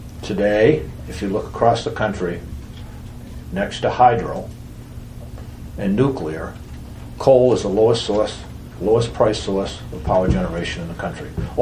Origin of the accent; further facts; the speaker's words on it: Maine, United States; now in Rye, United States; I was born in Maine, grew up in Maine, went to school in Maine, went to Maine Maritime Academy, went to the University of Maine.